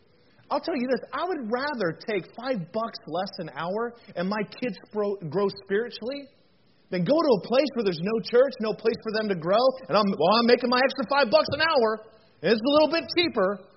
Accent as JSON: {"language": "English", "region": "Arizona", "country": "United States", "tie": "born or raised there", "also_born_or_lived": "Las Vegas", "lives_now": "Michigan, United States", "said": "I'm from Las Vegas. I'm from Arizona. I grew up in Arizona, lived in Las Vegas. I didn't know what grass was."}